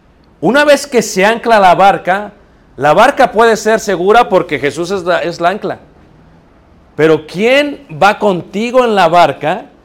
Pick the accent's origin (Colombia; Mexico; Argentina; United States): United States; estoy pensando en pies porque vengo de Estados Unidos